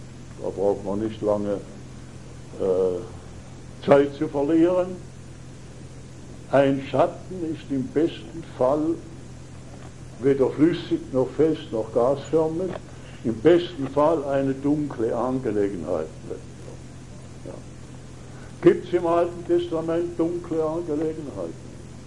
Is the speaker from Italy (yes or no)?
no; Schaffhausen, Switzerland; lass mich das als Schaffhauser kühn sagen